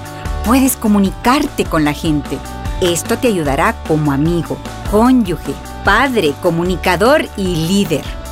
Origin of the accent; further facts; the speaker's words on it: Tecpán, Chimaltenango, Guatemala; Mis alumnos me llaman … Soy originaria de Tecpan y crecí rodeada de la naturaleza.